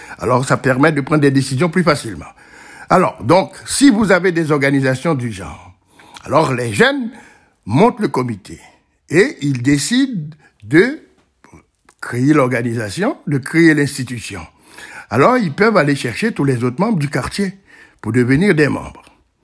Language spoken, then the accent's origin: French; Port-au-Prince, Ouest, Haiti; Parce que j'ai grandi également à Port-au-Prince, ça reste toujours dans ma tête.